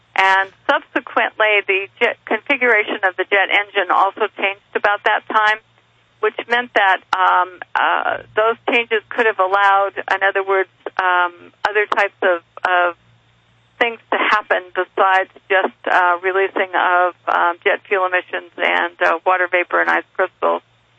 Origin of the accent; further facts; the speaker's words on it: California, United States; Growing up in Mendocino County, I never saw any kind of contrails.